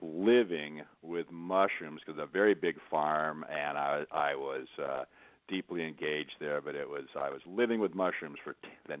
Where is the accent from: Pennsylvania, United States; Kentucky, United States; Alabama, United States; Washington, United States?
Washington, United States; Well, I was born and raised up in the Pacific Northwest, and that corner of the U.S. is Washington's the Evergreen State. It's got lots of forests, lots of lakes and rivers